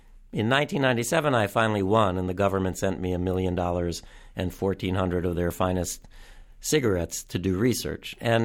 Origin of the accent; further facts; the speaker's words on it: Cleveland, Ohio, United States; You know, growing up in Cleveland, Providence was...